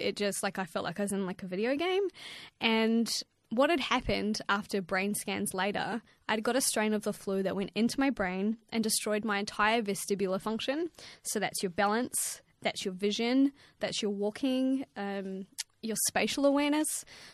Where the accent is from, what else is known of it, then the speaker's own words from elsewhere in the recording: New Zealand; So I grew up in New Zealand, a very, very small town with 100,000 people with two entrepreneurial parents